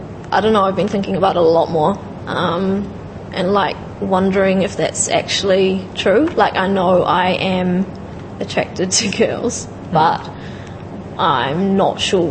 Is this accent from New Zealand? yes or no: yes; New Zealand; I'm a Kiwi, but that doesn't really mean a lot.